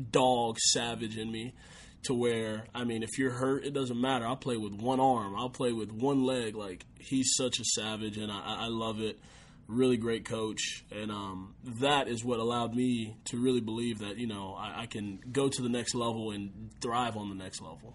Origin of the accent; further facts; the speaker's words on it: Austin, Texas, United States; why I've been in Austin, Texas. And it's just a cool experience for me to be able to go through in my hometown.